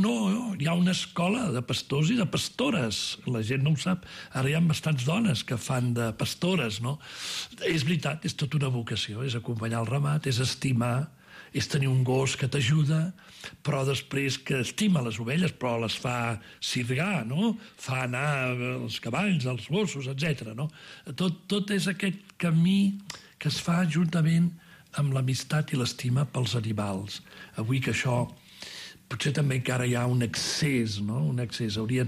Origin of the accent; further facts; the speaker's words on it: Pyrenees, Spain; Des d'aquí el Pirineu, que avui estem, que estem aquí en aquesta taula, som tots del Pirineu.